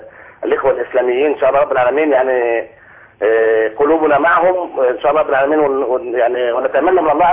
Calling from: Italy; انا بكلم حضرتك من ايطاليا.

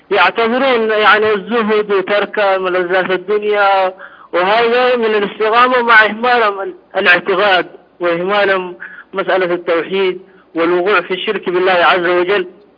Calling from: Sudan; ايه وانا المتصل من السودان يعني

